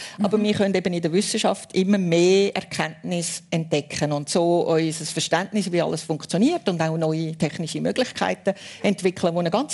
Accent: Switzerland; dann bin ich halt Schweizerin.

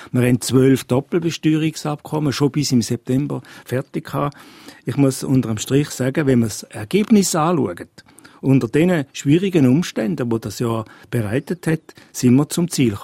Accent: Appenzell, Switzerland; ich bin Appenzeller und wenn man mich herausfordert, dann bleibe ich erst recht.

